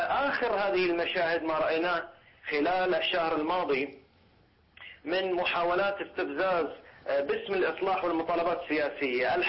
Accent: Bahrain; الوضع في البحرين بالنسبة لنا كمتمراقبين وخاصة كبحرينيين أيضا وضع مقلق جدا

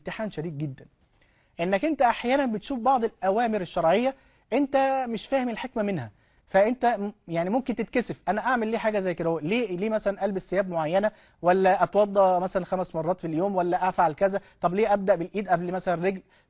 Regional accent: Egypt; انت عارف عندنا في مصر مثلا جبل المقطم ولا في جبل احد في السعودية ولا غيره

